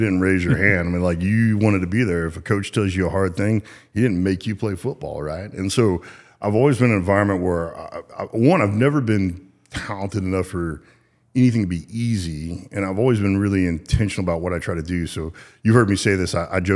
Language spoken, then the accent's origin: English; Garland, Texas, United States; also born or lived in Arkansas; And for context, I grew up in Garland, born in Arkansas, moved to Garland, played football at the Naval Academy